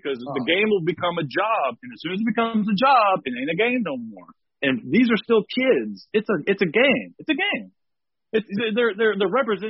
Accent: Texas, United States; I'm coming up from Texas and I thought, hell, I was just the toughest shit on the block.

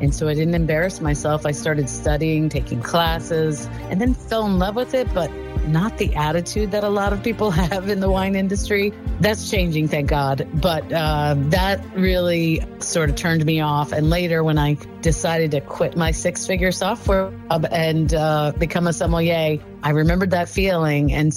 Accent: New Jersey, United States; Born and raised in New Jersey, the wine capital of the country.

